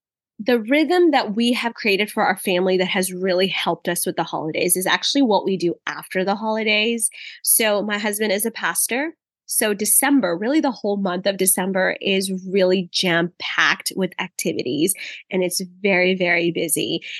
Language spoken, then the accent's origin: English; Dallas, Texas, United States; I grew up in Dallas, Texas, and even as a kid, I remember one of my uncles would always take all the kids